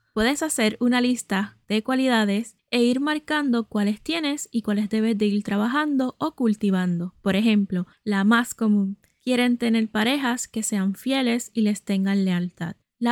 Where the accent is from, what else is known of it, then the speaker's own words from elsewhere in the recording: Puerto Rico; puertorriqueña y tu sanadora holística favorita